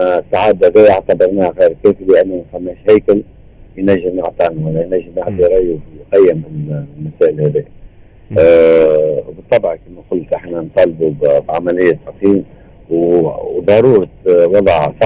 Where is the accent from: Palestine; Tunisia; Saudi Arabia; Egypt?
Tunisia; لأنه عندنا في تونس تظهر بالوطنيين